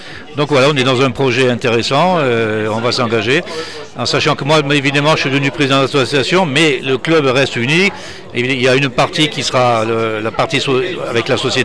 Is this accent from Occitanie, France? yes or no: no; Le Puy-en-Velay, Auvergne-Rhône-Alpes, France; je suis originaire du Puy, j'ai grandi dans les tours de guitare.